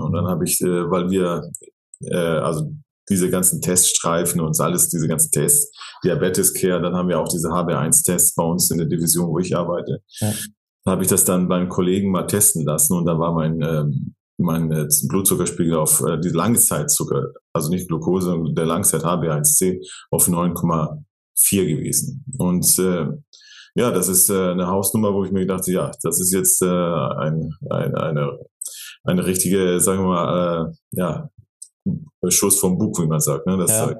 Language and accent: German; Hamburg, Germany; now in Switzerland; ich bin 54 Jahre alt. Und eigentlich bin ich ein gebürtiger Hamburger, lebe in der Schweiz, aber habe montenegrinische Wurzeln